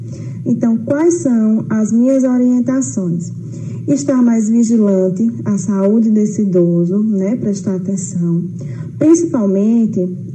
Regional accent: Juazeiro do Norte, Ceará, Brazil; sou natural do Juazeiro do Norte

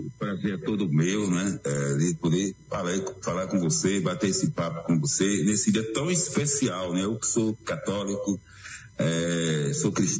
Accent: Terra Nova, Brazil; eu sou de Terra Nova, natural da cidade de Terra Nova, nasci no Catulé, um sítio do Catulé para Terra Nova, são em torno de 15 quilômetros

